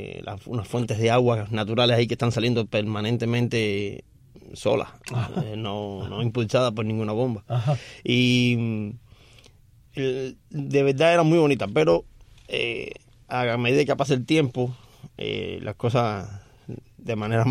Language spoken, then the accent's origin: Spanish; Jagüey Grande, Matanzas, Cuba; yo soy natural de Hawái Grande, eso es en la provincia. Eso es en la provincia de Matanzas.